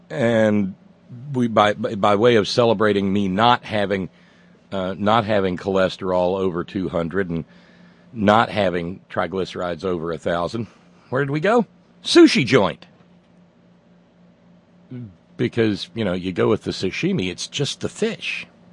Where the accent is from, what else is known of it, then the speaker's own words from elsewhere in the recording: Appalachia, United States; I'm a hillbilly. I'm an Appalachian. I'm Southern.